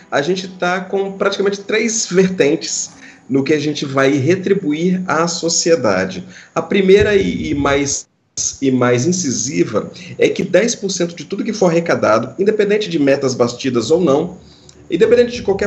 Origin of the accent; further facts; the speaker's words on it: Colatina, Espírito Santo, Brazil; Nós somos Colatina, Espírito Santo.